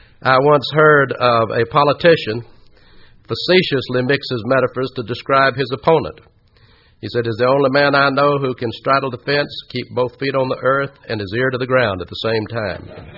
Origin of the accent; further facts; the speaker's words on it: Atlanta, Georgia, United States; When I was a boy growing up in Atlanta